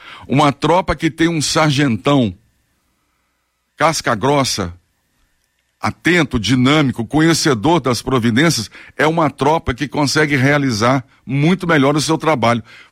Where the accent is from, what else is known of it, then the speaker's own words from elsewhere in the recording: Três Corações, Minas Gerais, Brazil; Eu fui alfabetizado em língua portuguesa lá em Três Corações, dista 25 quilômetros de Varginha.